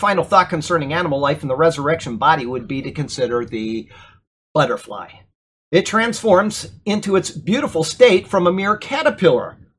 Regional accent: Siesta Key, Florida, United States; I think of growing up in Florida out on Siesta Key where there were, what, a couple people out there.

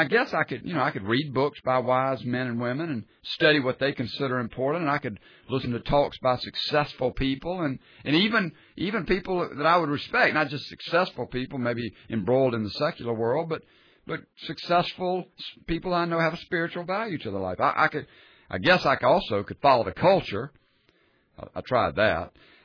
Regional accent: Sumter, South Carolina, United States; going back to my hometown of Sumter and working as a structural engineer.

